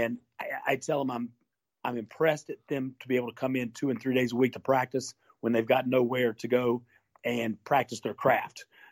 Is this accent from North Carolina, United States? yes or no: yes; North Carolina, United States; growing up in North Carolina, we talked about this before, growing up on Mid-Atlantic Wrestling and the NWA